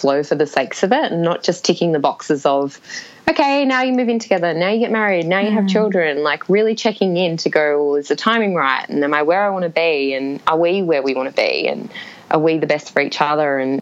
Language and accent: English; Australia; He's from England, I'm from Australia.